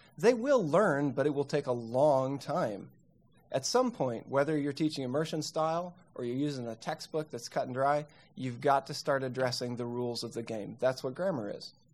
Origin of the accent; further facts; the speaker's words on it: Birmingham, Alabama, United States; This is a portion of a beautiful painting that hangs in the Art Museum of my hometown of Birmingham.